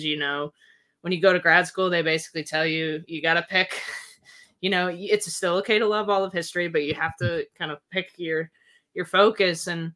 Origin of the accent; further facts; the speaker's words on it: Colorado, United States; I was born and raised in Colorado, near Boulder, Colorado. So grew up in the West, consider myself a Westerner, love the mountains.